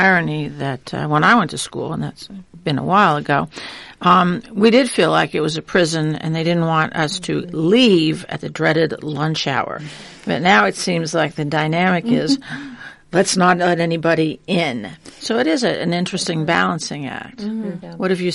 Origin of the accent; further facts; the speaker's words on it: California, United States; This is a naive question, but I'm from California where all schools are one story.